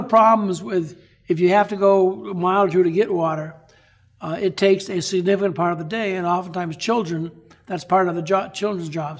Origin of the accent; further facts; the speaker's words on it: New England, United States; And I'm originally from New England